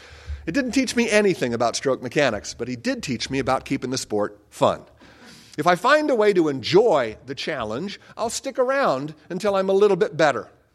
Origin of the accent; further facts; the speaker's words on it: Illinois, United States; born there; also born or lived in Europe; I was born in Illinois, but for the first 12 years of my life, I lived in 6 different cities. My father was a consultant, and we moved around all the time. For 7 years, I was raised in Europe.